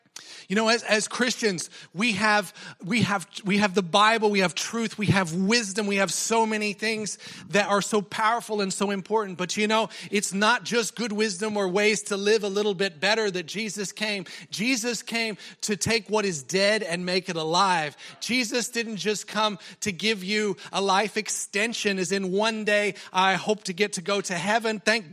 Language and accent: English; Colorado, United States; accent: American; moved away as an adult; now in Australia; I'm from Colorado originally. Been in Australia for 17 years, still have the accent, still have the American accent.